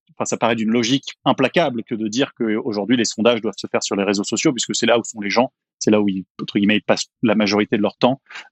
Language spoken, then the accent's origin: French; France; accent: French; now in Quebec, Canada; mes origines françaises que je n'arrive pas du tout à cacher. Je m'excuse. Je suis québécois de cœur, mais d'accent, je suis français.